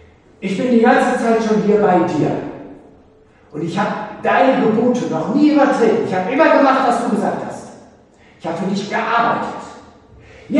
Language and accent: German; North Rhine-Westphalia, Germany; ich bin Westi, Entschuldigung, ich oute mich. Ich komme aus dem Ruhrpott.